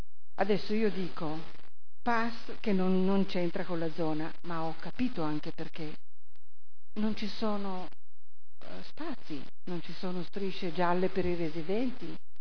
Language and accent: Italian; Saronno, Lombardy, Italy; Ma guardi, io non so, io vengo da Saronno.